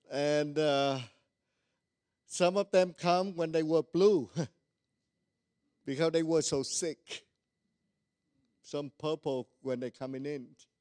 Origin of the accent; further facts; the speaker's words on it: California, United States; I grew up in California.